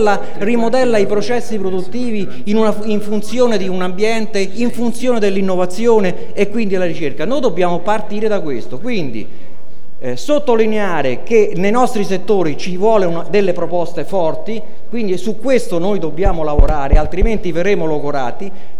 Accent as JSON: {"language": "Italian", "town": "Frascati", "region": "Lazio", "country": "Italy", "said": "Io vengo da Frascati"}